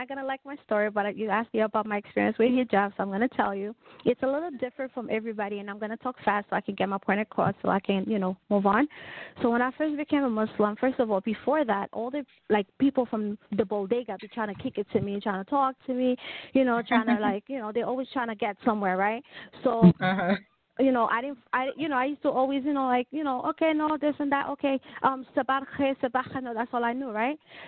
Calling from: Pennsylvania, United States; I'm calling from Pennsylvania.

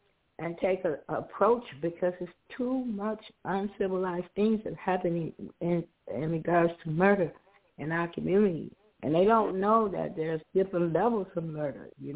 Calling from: Chicago, Illinois, United States; Hi, this is … I'm calling from Chicago.

